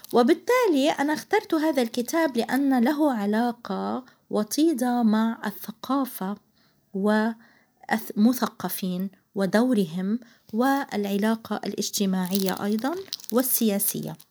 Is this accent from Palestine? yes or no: yes; Palestine; بدنا نحن كمجتمع فلسطيني نقول نحن فلسطينيون، وطبعا نحن فلسطينيون ويجب دوما أن نقول أننا فلسطينيون